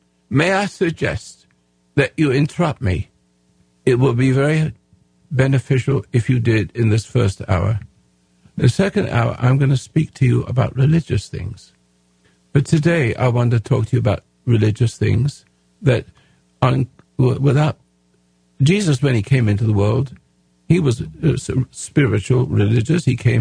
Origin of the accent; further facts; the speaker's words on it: England, United Kingdom; now in United States; I'm an Englishman, and I am become American, of course, a long time ago. I'm a dual citizen. And in England, we have sports like you have here.